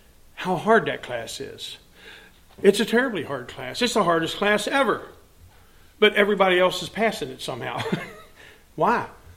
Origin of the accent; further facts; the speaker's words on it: West Virginia, United States; but I say I'm from West Virginia, and we don't have a Philippi.